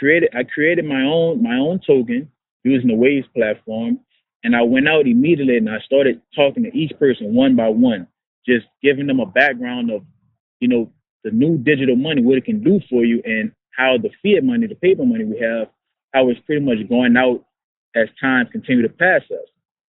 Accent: New Orleans, Louisiana, United States; I'm a New Orleans native. I grew up in Uptown, Third Ward, New Orleans, heart of Magnolia, and I was surrounded by a bunch of poverty.

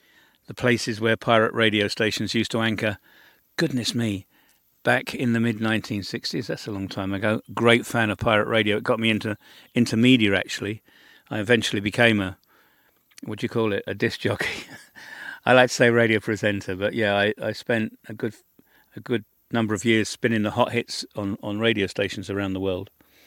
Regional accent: United Kingdom; I'm British, and I have fond memories of being on the North Sea coast.

